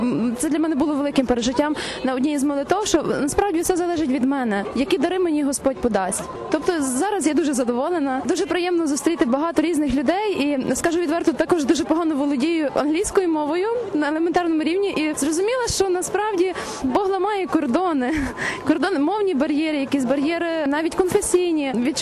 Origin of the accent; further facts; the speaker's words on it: Lviv, Lviv Oblast, Ukraine; я також зі Львова